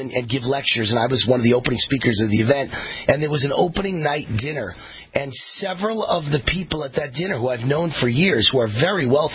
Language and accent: English; New York, United States; I grew up in New York, and I grew up with a lot of Puerto Ricans.